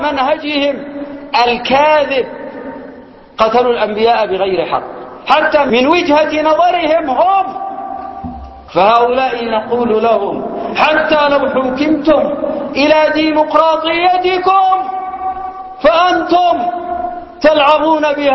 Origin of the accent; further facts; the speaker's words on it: Yemen; وعندنا باليمن تخلصنا من كوابيس كثيرة